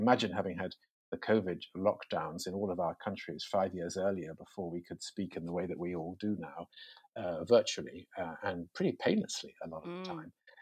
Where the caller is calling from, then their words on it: London, United Kingdom; I am in the middle of lockdown London in my flat in Victoria.